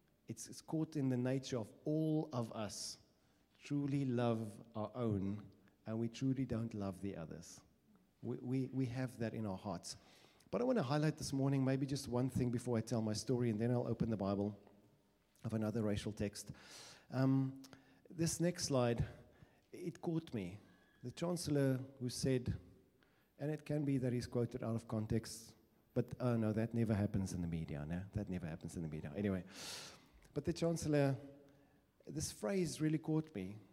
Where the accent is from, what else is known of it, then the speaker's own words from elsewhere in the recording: Northern Cape, South Africa; I grew up in the Northern Cape. I grew up in the Northern Cape, and mom German, dad Afrikaans, big age gap